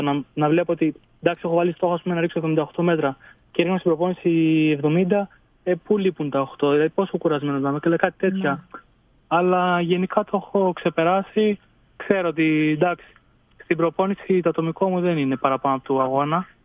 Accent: Greece; είμαι ο Έλληνας, όπως θα πούνε οι αντίπαλοι, ας πούμε.

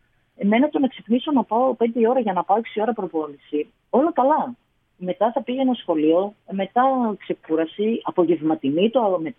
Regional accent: Thessaloniki, Central Macedonia, Greece; moved away as an adult; now in Lamia, Greece; Μέχρι τη στιγμή που έφυγα, όταν ήμουνα 24, νομίζω στα 24-25 ήταν που έφυγα από Θεσσαλονίκη. Μέχρι τότε, πανεπιστήμιο εκεί, στα τεφά Θεσσαλονίκης, και κανονικά δουλειά, τα πάντα.

